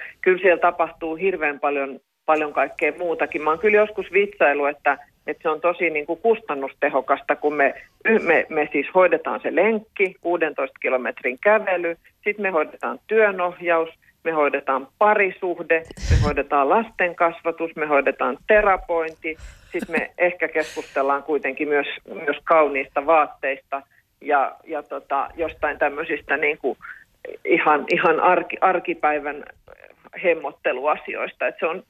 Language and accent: Finnish; Espoo, Uusimaa, Finland; kun me siellä meidän kotikonnuilla Espoon rantaraitilla merenrannassa kävellään